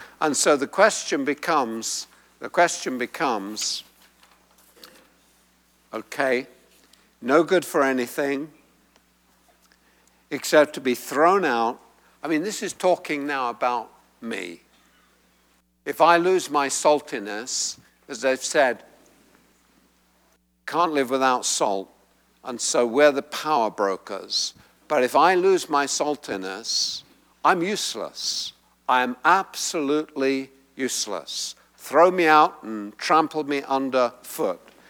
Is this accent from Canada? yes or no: no; England, United Kingdom; And I grew up in England